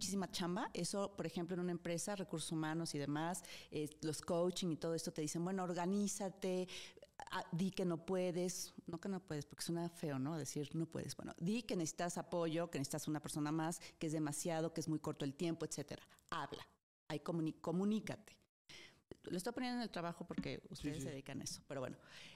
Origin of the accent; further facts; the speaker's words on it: Guadalajara, Jalisco, Mexico; Pero si yo te hablo de un limoncito, yo soy de Guadalajara, ¿no?